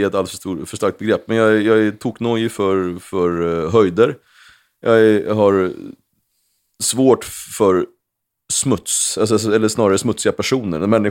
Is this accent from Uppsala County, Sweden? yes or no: yes; Gottsunda, Uppsala County, Sweden; Jag kom från Gottsunda.